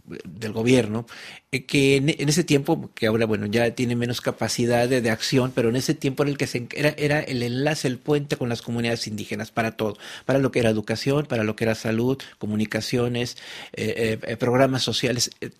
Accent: Matamoros, Tamaulipas, Mexico; also born or lived in San Luis Potosí; Estuve solamente 11 días en San Luis Potosí, pero mi familia vivía en Matamoros, Tamaulipas, que es el norte del país, la frontera con Estados Unidos.

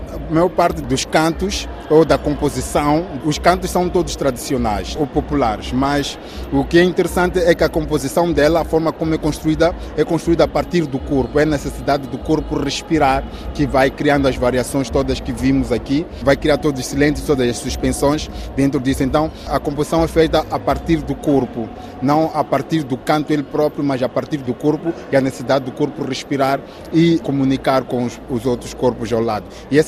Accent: Maputo, Maputo City, Mozambique; cidade de Maputo, da periferia da cidade de Maputo, na verdade.

